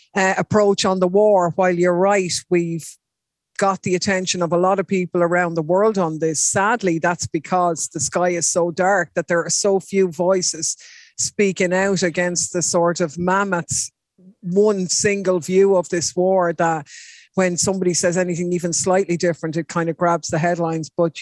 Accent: Ireland; Well, I mean, we're both Irish members of the European Parliament.

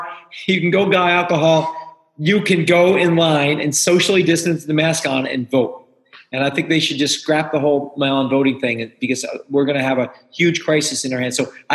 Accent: Ireland; I'm Irish, so we have bars at our houses.

